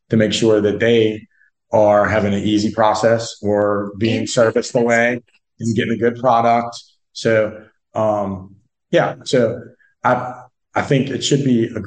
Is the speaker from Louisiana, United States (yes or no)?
yes; New Orleans, Louisiana, United States; So I'm a proud resident of Tangipahoa Parish. However, I'm from New Orleans and I love both sides of the lake.